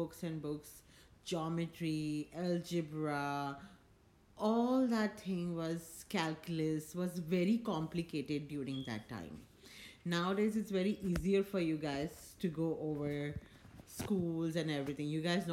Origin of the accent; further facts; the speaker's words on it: Mumbai, Maharashtra, India; We grew up back in India, Mumbai. And it was fun.